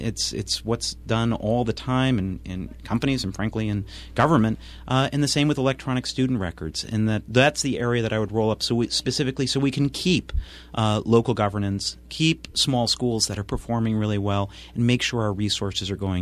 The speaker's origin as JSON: {"language": "English", "region": "Vermont", "country": "United States", "tie": "born or raised there", "said": "I grew up here in Vermont. I have deep roots in Vermont, a deep commitment to Vermont."}